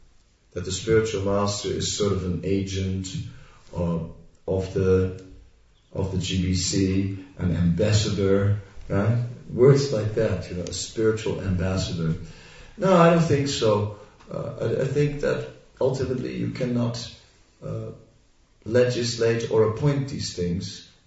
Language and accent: English; Netherlands; I'm from Holland, which is bicycle country